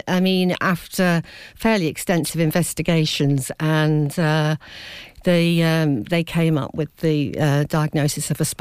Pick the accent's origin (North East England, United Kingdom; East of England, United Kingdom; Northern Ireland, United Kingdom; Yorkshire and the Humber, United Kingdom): East of England, United Kingdom; Cambridge; we're all from Cambridge, and a total mixture.